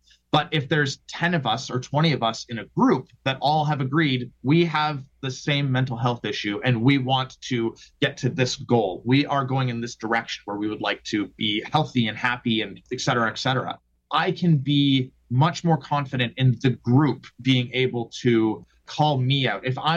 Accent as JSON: {"language": "English", "town": "Oakville", "region": "Ontario", "country": "Canada", "tie": "born or raised there", "said": "I grew up in Oakville, so Southern Ontario, the hardcore scene, things like that."}